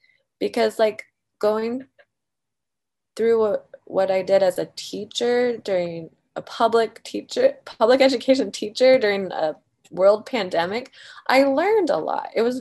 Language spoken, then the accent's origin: English; Tacoma, Washington, United States; because I grew up in Tacoma, Washington, near Seattle. You know, it rains all the time.